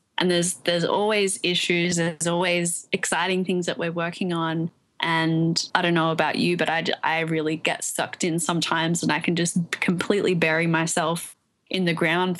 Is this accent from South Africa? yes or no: no; Australia; moved away as an adult; now in New York City, United States; ended up moving from my home country of Australia to New York City to work in banking